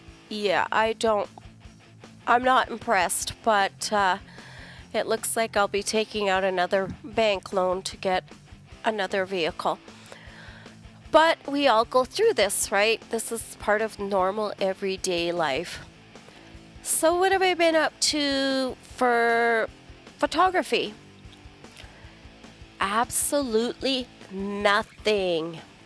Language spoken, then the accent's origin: English; Waterloo, Ontario, Canada; also born or lived in Squamish, Canada; I grew up in Waterloo, Ontario. Somewhat unfortunately, only because it is a bit of a wasteland of cities and highways. Busy people doing busy things.